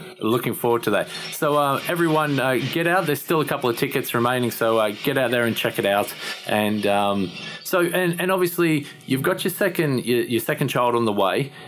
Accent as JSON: {"language": "English", "country": "Australia", "said": "Obviously, I'm not from here. I'm from Australia originally."}